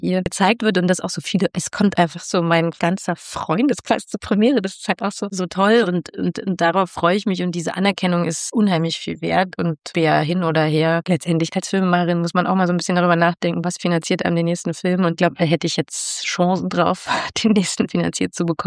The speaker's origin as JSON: {"language": "German", "region": "Berlin", "country": "Germany", "said": "Ich komme aus Berlin."}